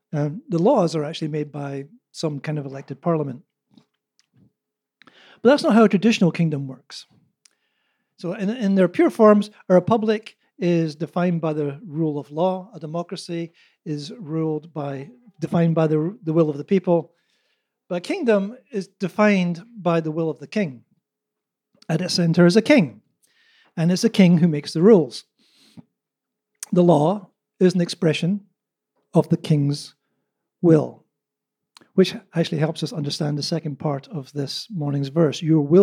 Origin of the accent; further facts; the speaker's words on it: Canada; now in Antalya, Turkey; Living in Antalya doesn't mean I stop being Canadian or British. Now, thankfully, those two loyalties, Canada and Britain, have never clashed, at least not yet.